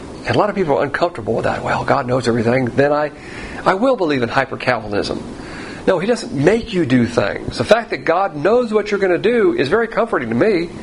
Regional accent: Southern United States, United States; Therefore, we take great consolation as a Southerner that in the late unpleasantness, we were in the right.

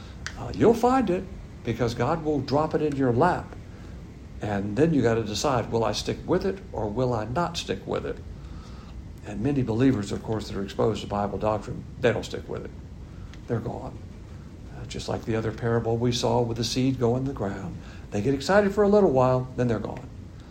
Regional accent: the South, United States; because I'm a Southerner, and that means bad things

